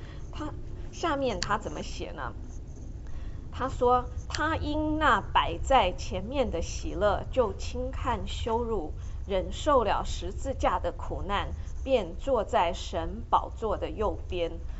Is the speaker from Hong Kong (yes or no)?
no; Taiwan; also born or lived in San Francisco; 那他是从中国大陆来，我从台湾来，然后我们背景非常的不相似